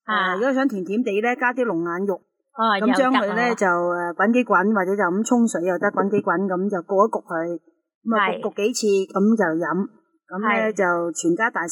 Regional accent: Guangdong, China; 可能我哋系广东人食惯米饭啦

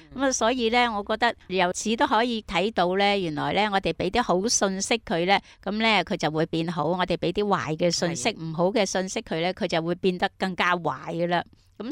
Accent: China; 我哋中国人有句说话噶

